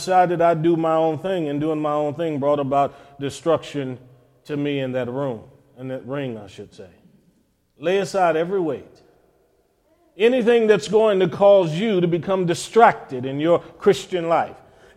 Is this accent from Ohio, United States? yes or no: yes; Cleveland, Ohio, United States; I've had friends growing up in Cleveland, Ohio, that got involved with a lot of things